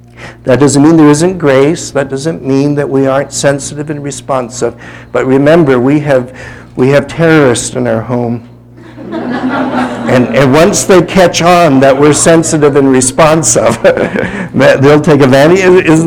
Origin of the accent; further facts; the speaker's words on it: Windsor, Ontario, Canada; born there; There's just a little river between me being a Canadian and an American. Born in Windsor, across the river was Detroit.